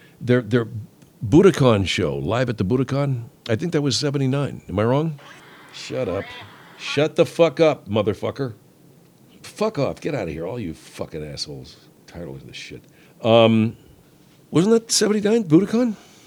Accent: California, United States; I'd never been to Yosemite. I grew up in California. I've never been to Yosemite.

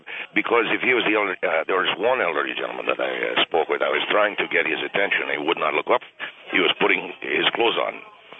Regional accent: Argentina; I am not a Mexican. I'm from Argentina, number one.

